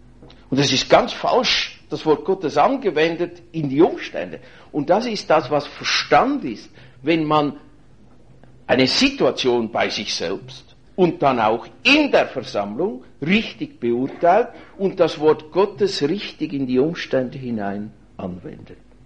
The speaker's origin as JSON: {"language": "German", "country": "Switzerland", "said": "weil das bei uns in der Schweiz in einigen Kantonen Gesetz ist"}